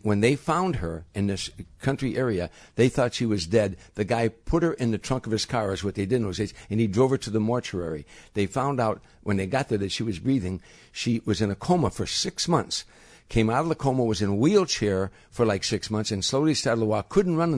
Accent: Harvey, Illinois, United States; Talk about where you're from, Harvey. Where are you from? I said, Harvey, Illinois.

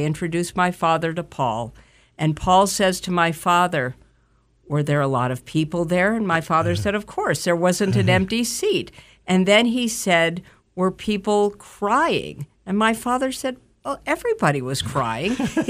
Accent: Los Angeles, California, United States; also born or lived in Boise, Idaho; So I grew up in Los Angeles. I'm a Jew from Boise, Idaho. My father was actually a radio announcer in Boise.

